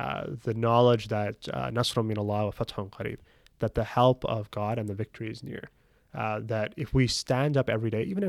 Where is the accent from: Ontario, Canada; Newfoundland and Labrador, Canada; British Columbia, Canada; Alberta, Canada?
Alberta, Canada; Edmonton; Like, I would say growing up in Edmonton, Alberta, like, all of my friends were of so many different races, backgrounds, creeds, colors, you know?